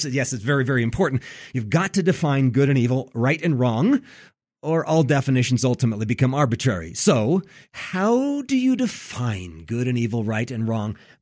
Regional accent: Oregon, United States; Aaron, you've got a family, and I think you're up in Northwest Oregon. By the way, that's my home state.

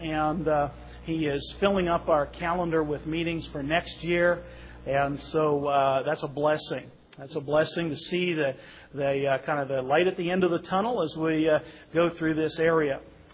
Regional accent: Nova Scotia, Canada; We are Canadians, and we were born and brought up in the Canadian province of Nova Scotia, and by the grace of God, born again in Nova Scotia under the ministry of Chagogan Baptist Church

